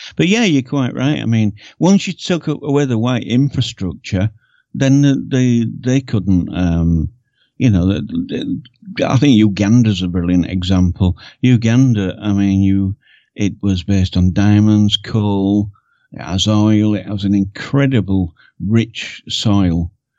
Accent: United Kingdom; But I remember, and I wasn't alone, immense feelings of pride in being British.

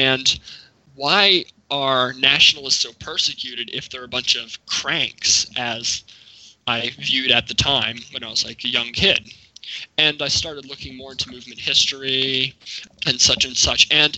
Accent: East Coast, United States; So I grew up on the East Coast in a major northern city.

